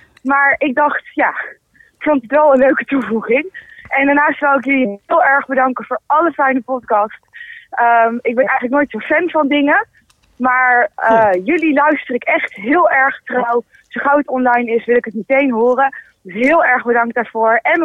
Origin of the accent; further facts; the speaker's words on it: Nijmegen, Gelderland, Netherlands; ik ben 26 jaar en ik kom uit Nijmegen.